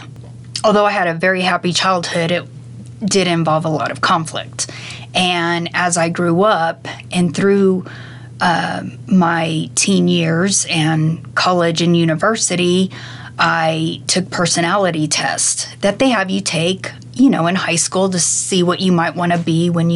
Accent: Salida, Colorado, United States; I was born and raised here in Salida, Colorado.

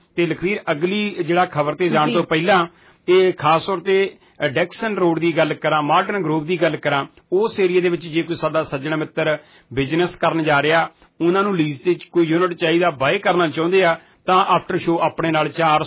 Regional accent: Punjab, India; ਅਸੀਂ ਪੰਜਾਬੀ ਹਾਂ

